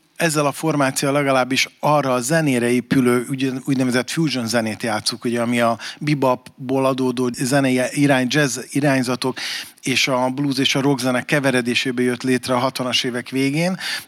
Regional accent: Budapest, Hungary; Én angyalföldi vagyok

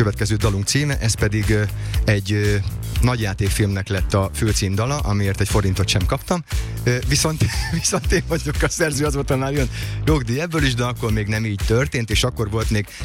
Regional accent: Szolnok, Jász-Nagykun-Szolnok, Hungary; akkor még én szolnoki fiú vagyok, akkor még az is nehéz volt, hogy hogyan jutsz el mondjuk Szolnokról Budapestre, mondjuk nem egy jó módú családból

